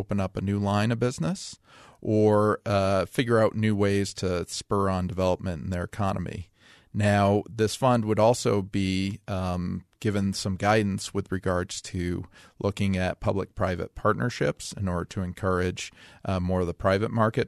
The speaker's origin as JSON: {"language": "English", "town": "Springfield", "region": "Vermont", "country": "United States", "tie": "born or raised there", "said": "I was particularly, I guess, devastated by returning to my hometown of Springfield, which during my childhood was an amazing place."}